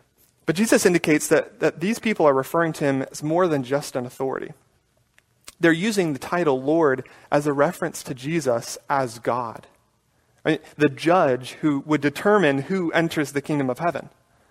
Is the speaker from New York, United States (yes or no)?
no; Atlanta, Georgia, United States; born there; For those of you who know that I was born in Atlanta and that I will always be a Braves fan